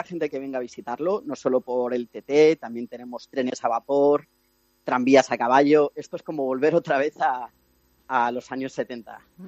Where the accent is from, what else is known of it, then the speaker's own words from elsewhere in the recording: Badajoz, Extremadura, Spain; yo soy de Badajoz, yo soy de campo